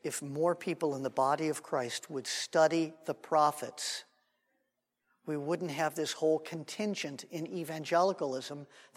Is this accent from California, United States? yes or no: yes; Los Angeles, California, United States; when we were all kids and then teenagers growing up in West LA.